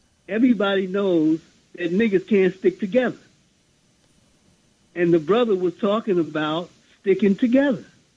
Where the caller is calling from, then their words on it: Brooklyn, New York, United States; I'm calling from Brooklyn, and I'm in my late 70s.